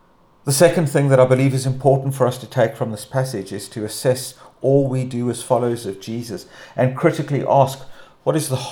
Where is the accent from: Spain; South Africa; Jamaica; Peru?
South Africa; now in Northern Ireland, United Kingdom; Growing up in South Africa, I would have seen the same thing